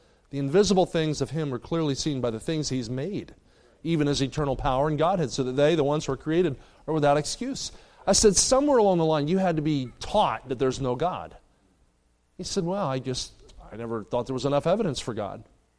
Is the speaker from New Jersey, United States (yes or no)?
yes; New Jersey, United States; now in Kansas City, United States; As a kid growing up, I skied in the Pocono Mountains when I grew up in New Jersey, then moved to the Midwest, live in Kansas City now.